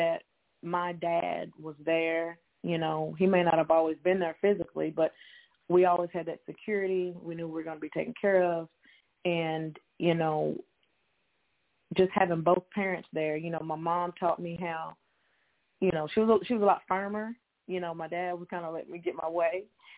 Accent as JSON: {"language": "English", "town": "Alcoa", "region": "Tennessee", "country": "United States", "said": "I am from a small town in Tennessee called Alcoa. Alcoa, Tennessee, and it's about 20 minutes from Knoxville, Tennessee."}